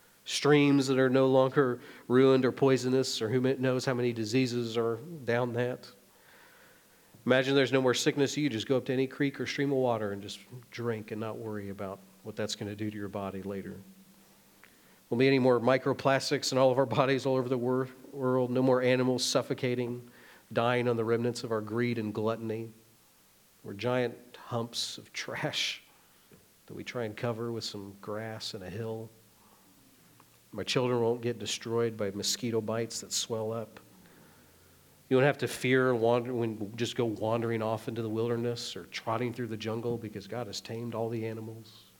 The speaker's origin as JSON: {"language": "English", "region": "Nebraska", "country": "United States", "tie": "born or raised there", "said": "I grew up in Nebraska. That's about as far away from any ocean you can get, at least in our country."}